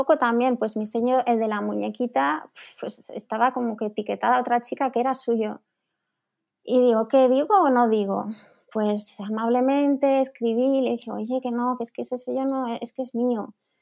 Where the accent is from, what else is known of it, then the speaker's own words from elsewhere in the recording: Zaragoza, Aragon, Spain; Yo como soy de Zaragoza y necesitaba yo también compartir todo esto del scrap con gente